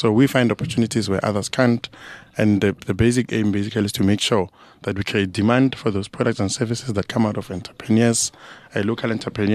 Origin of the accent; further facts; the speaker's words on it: Johannesburg, Gauteng, South Africa; I mean, I'm from Joburg. You can see that my granddad was digging some mine somewhere.